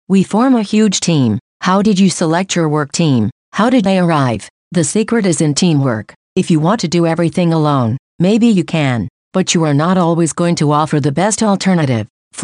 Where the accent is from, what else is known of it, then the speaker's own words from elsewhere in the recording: Mexico; I remember that my accent caught their attention a lot. They couldn't figure out if I was Mexican or what I was. They say it's very neutral.